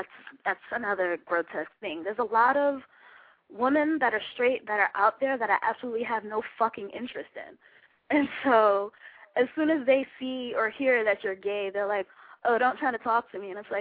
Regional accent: Brooklyn, New York, United States; there was this female in my neighborhood, and I'm from Brooklyn, so I guess she had some type of feelings for me or whatever.

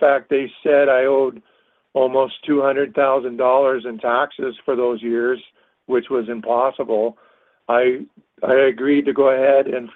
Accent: Alberta, Canada; I'm from Alberta, Canada.

